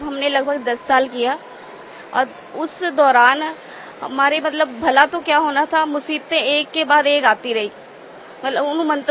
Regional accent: Ludhiana, Punjab, India; मैं लुधियाना पंजाब से हूँ।

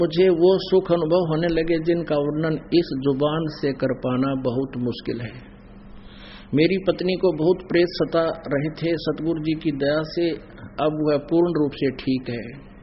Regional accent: Danana, Haryana, India; now in Rohtak, India; निवासी गांव दनाणा जिला सोनीपत फिलहाल शास्त्री नगर रोहतक का निवासी हूं।

